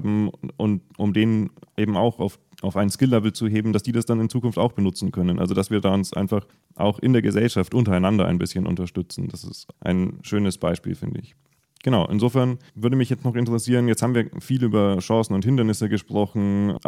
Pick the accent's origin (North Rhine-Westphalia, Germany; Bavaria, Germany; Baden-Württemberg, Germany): Bavaria, Germany; weil mich das direkt an meinen Heimatort erinnert. Bei mir im Nürnberger Land gibt es mittlerweile relativ viele Initiativen